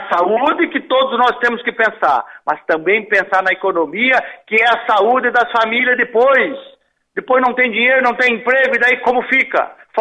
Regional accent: Joaçaba, Santa Catarina, Brazil; now in Florianópolis, Brazil; Eu sou de Joaçaba, Herval do Oeste, lá no meio oeste, mas sim, moro em Florianópolis há muitos anos

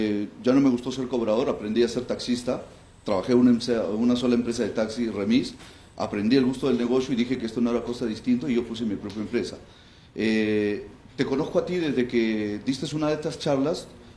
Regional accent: Tingo María, Huánuco, Peru; now in Lima, Peru; Yo cuando llegué acá a Lima, yo soy de Tingo María, cuando llegué a Lima yo fui cobrador de micro por casi 2 años.

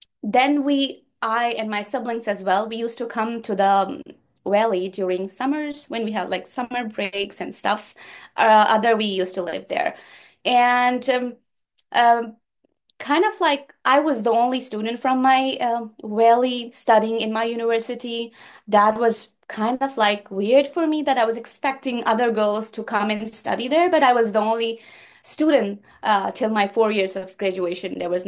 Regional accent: Skardu, Gilgit-Baltistan, Pakistan; So I grew up in Skardu. It's kind of valley, but also a district of Gilgit-Baltistan.

